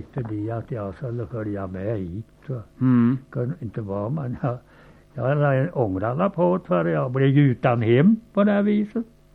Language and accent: Swedish; Humla, Västra Götaland County, Sweden; born there; I Humla var jag född.